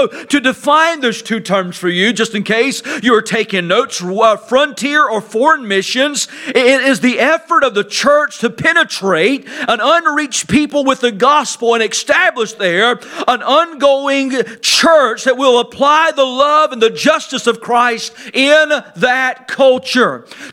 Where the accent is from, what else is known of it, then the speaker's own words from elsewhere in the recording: United States; I even felt guilty when I was over there in Africa for a couple of months because I'm from the American culture, right?